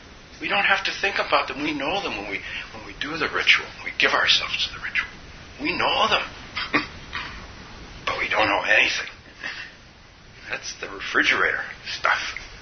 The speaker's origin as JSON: {"language": "English", "region": "California", "country": "United States", "lives_now": "Minnesota, United States", "said": "And we're from California, and we go up to northern Minnesota to farm?"}